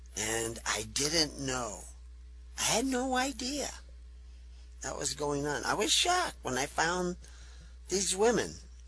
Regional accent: Texas, United States; accent: Texas; also born or lived in California; my Texas accent had mellowed out to more of a California tone.

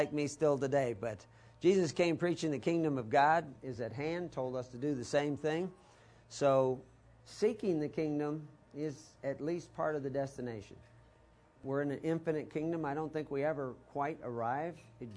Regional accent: Texas, United States; also born or lived in Omaha; I was born in Omaha, raised in Texas, went to the seminary in California at a very young age.

